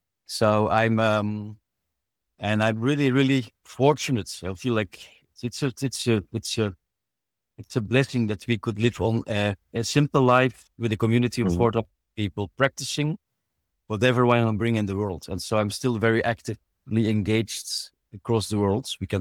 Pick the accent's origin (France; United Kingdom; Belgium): Belgium; now in Canada; I'm originally from Belgium. So … is a Belgian little Asterix and Obelix guy that only moved over to Canada now about 8 years ago.